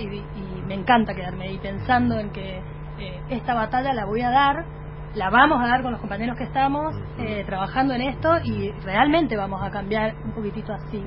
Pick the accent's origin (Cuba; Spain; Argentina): Argentina; Mendoza; yo vengo de Mendoza, somos mendocinos, son mis vinos.